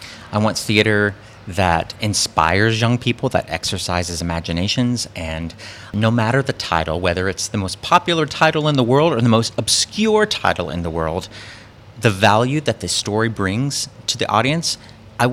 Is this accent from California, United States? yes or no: no; Kentucky, United States; I'm from Eastern Kentucky, far east as you can get without falling into Virginia. But I grew up in Eastern Kentucky as a lover of the arts